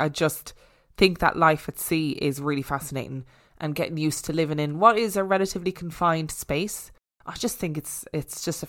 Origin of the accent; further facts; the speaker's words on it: Inverness, Scotland, United Kingdom; I'm originally from Inverness in the Highlands of Scotland, and this is close to Loch Ness, famous for the notorious monster.